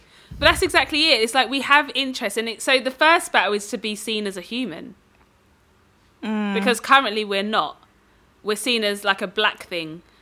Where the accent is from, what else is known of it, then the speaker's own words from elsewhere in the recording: Dagenham, London, United Kingdom; I grew up in Dagenham.